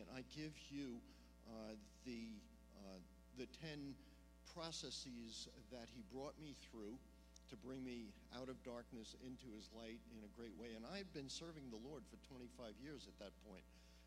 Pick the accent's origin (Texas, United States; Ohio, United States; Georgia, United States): Texas, United States; Houston; all the books that I brought up from Texas, we're from Houston, by the way, or if you're from New York, it's Houston.